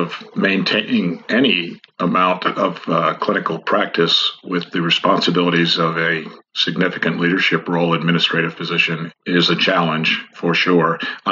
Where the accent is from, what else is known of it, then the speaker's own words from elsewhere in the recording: Missouri, United States; returned to my home state of Missouri at Fort Leonard Wood, and did 5 years there, retiring in 1997.